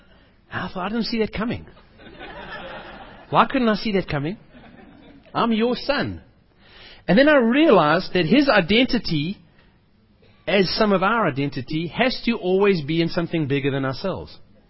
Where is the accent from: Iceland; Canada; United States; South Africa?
South Africa; You know, when people walk around, it is kif when we come from South Africa.